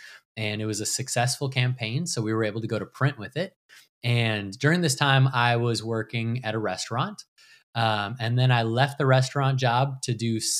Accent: Minneapolis, Minnesota, United States; And I'm from Minneapolis. It's cold here.

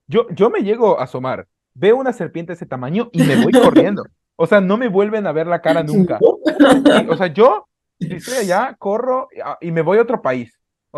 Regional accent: Mexico; yo tampoco como tanto picante, y es que soy mexicano

